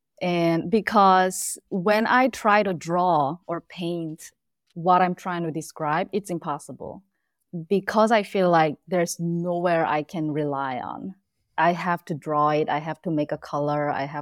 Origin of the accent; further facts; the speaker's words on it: South Korea; English is a second language; moved away as an adult; now in United States; So as I told you, I'm from Korea, and I came to US as adult, which means I was born and grew up in Korea. So my whole life and even early adult life was from Korea.